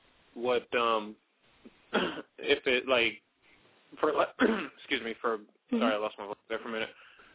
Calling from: Silver Spring, Maryland, United States; from Silver Spring, Maryland.

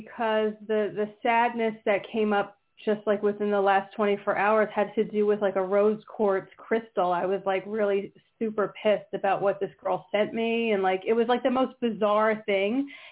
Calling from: New Jersey, United States; Hi, New Jersey.

